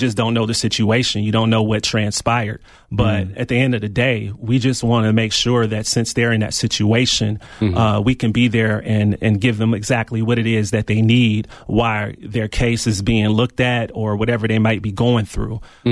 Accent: Milwaukee, Wisconsin, United States; now in Tucson, United States; Well, before I came here to Tucson, I'm from Milwaukee, Wisconsin.

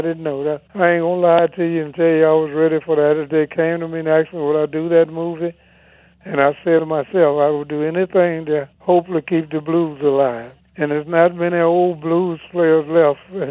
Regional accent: Louisiana, United States; Well, I'm from Louisiana.

